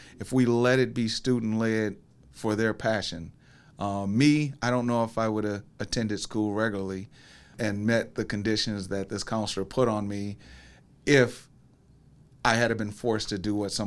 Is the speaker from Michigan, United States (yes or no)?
yes; Flint, Michigan, United States; I'm from Flint, Michigan, so I always want to go straight with General Motors